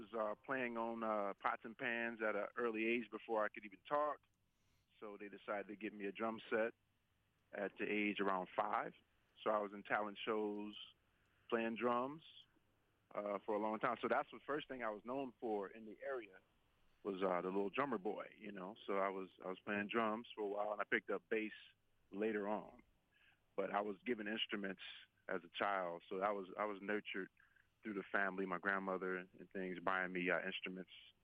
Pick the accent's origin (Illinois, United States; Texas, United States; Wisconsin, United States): Wisconsin, United States; Racine; Well, I was born and raised in Racine, Wisconsin.